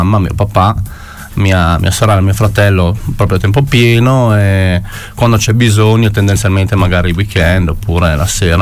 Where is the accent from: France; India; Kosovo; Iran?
Kosovo; now in Italy; ci saranno alcune specialità delle mie parti, perché noi siamo originari del Kosovo, quindi qualcosa abbiamo portato qua